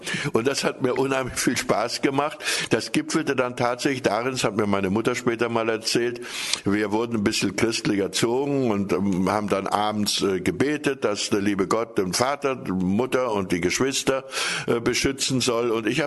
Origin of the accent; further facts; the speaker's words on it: Reichenbach, Lower Silesian Voivodeship, Poland; ich stamme aus Schlesien, aus Reichenbach.